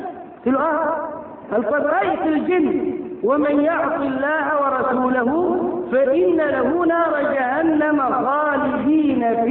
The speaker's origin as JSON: {"language": "Arabic", "country": "Egypt", "tie": "born or raised there", "said": "وبدأ ينتشر فكر التكفير في قرى مصر ومدنها وصل إلى قريتنا. أنا كان بأجهل يومها في سنة ثالثة ثانوي"}